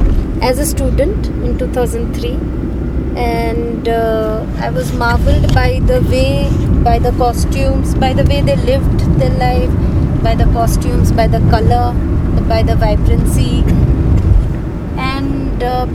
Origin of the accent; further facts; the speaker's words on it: Odisha, India; You see, I come from Odisha. It is one of the economically backward state of India.